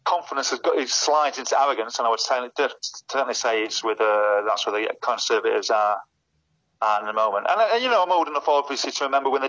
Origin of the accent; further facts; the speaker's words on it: Manchester, North West England, United Kingdom; You know, I'm from Manchester